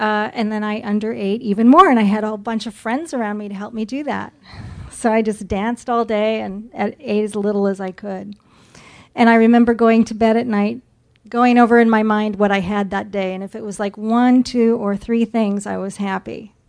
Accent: Canada; I'm Canadian.

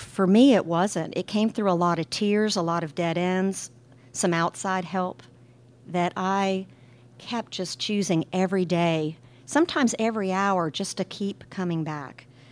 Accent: the South, United States; You know, I was raised in the South, and I never really had a sense of a personal connection with higher power

